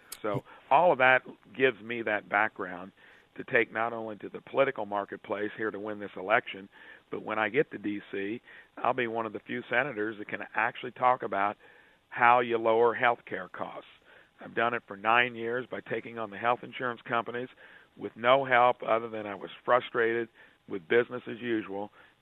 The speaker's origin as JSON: {"language": "English", "region": "Indiana", "country": "United States", "tie": "born there", "said": "Thank goodness I was born in Indiana."}